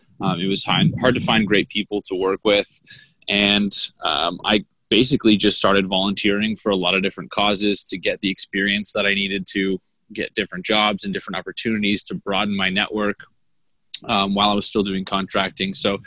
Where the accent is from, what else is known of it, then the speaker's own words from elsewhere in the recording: Canada; now in United States; and I'm from Canada originally, and he was living in California.